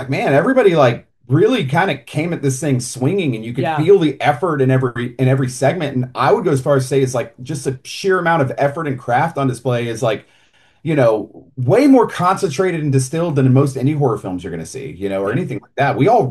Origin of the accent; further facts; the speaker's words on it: the South, United States; Like, look, we're from the South